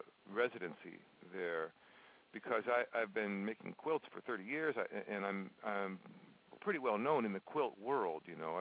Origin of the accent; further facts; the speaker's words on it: Michigan, United States; I mean, I'm from Michigan originally, and I'm astonished at this beauty of these leaves every day.